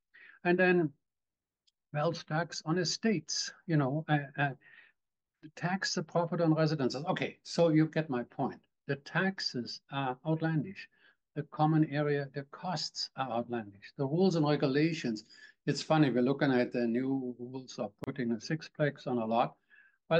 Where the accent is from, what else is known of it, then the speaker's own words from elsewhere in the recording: Germany; Even places like Germany, my home country, has a terrible world economic disasters probably pending.